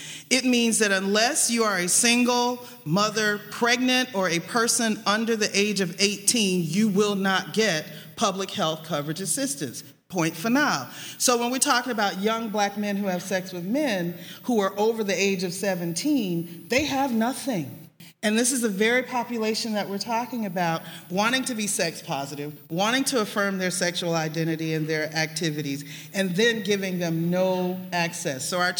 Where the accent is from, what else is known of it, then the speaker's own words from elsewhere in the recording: Georgia, United States; I'm one of those born and raised in Georgia from the Deep South, which is way more than a geographic distinction.